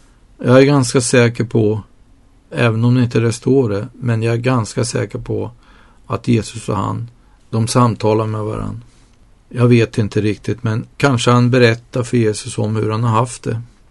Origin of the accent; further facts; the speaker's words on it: Nyköping, Södermanland, Sweden; Jag kommer ju från Nyköping. Det är en väldigt fin stad.